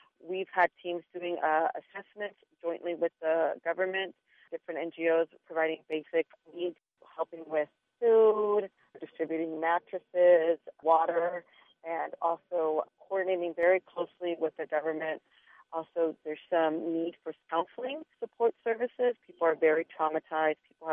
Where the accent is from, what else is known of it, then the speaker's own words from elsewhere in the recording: United States; now in Sierra Leone; As an American myself, I am inspired by the strength of the people here.